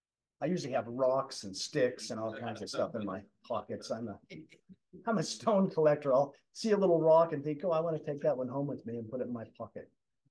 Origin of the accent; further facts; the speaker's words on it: Utah, United States; When I tell people around the world when I speak that I'm from Utah, it's people have different perceptions.